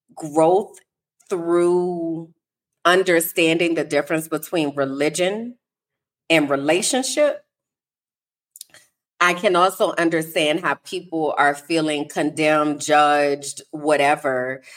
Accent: New Orleans, Louisiana, United States; keep in mind, I'm from New Orleans.

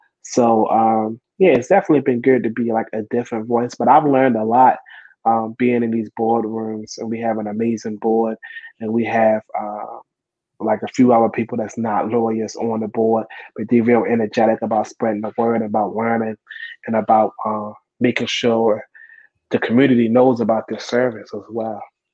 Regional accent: Baltimore, Maryland, United States; it's in my neighborhood, Cherry Hill. I grew up in Cherry Hill Projects

